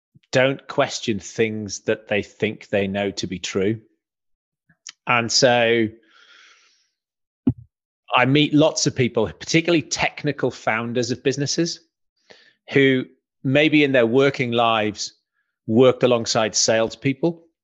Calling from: South East England, United Kingdom; Alex, I'm in the New Forest in England.

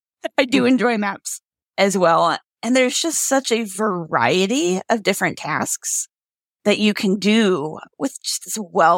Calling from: Omaha, Nebraska, United States; I am calling from Omaha, Nebraska in the United States.

